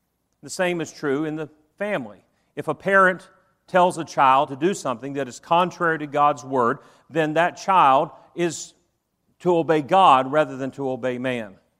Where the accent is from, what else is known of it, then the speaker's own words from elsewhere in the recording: the South, United States; I was raised in the South.